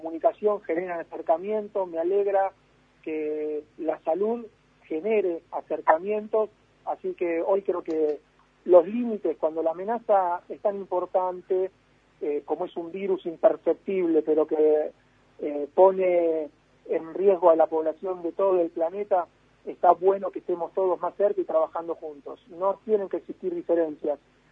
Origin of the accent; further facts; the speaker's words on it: Argentina; Nosotros, primero como argentinos, segundo como sanitaristas